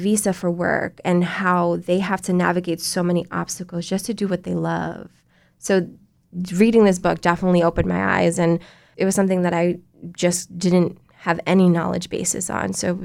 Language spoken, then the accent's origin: English; Bronx, New York, United States; So I grew up in the Bronx, and the high school that I went to is predominantly Black and brown.